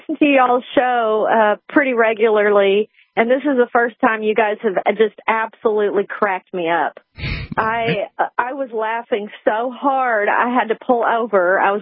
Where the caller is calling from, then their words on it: Washington, Arkansas, United States; No, I'm calling from Arkansas.